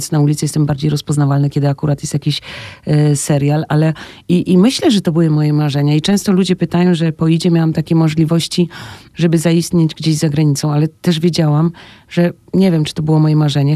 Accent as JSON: {"language": "Polish", "town": "Szczecin", "region": "West Pomeranian Voivodeship", "country": "Poland", "said": "Ja przyjechałam ze Szczecina i się dostałam"}